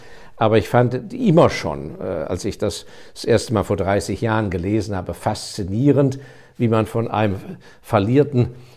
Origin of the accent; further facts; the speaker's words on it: Germany; ich bin Deutscher